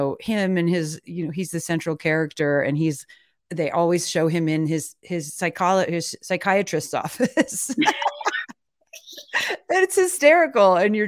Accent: Michigan, United States; my dad, Fast Eddie, was in the mafia when I grew up in outside of Detroit.

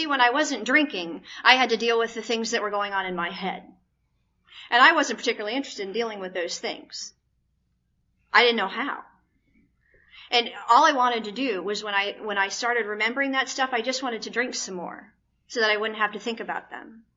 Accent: the North, United States; I was raised in the North.

